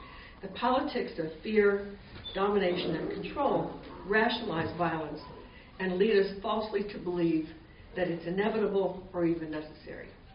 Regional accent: Virginia, United States; also born or lived in Washington, D.C.; No, I was born in Washington, D.C., and we lived at that time in Northern Virginia.

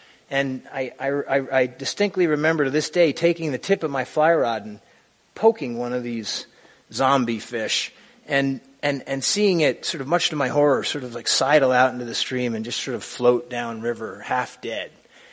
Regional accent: New Jersey, United States; moved away as an adult; I grew up in New Jersey. And when you grow up in New Jersey, there's never a reason to leave. And I didn't until I went to college. I had never been outside of New Jersey.

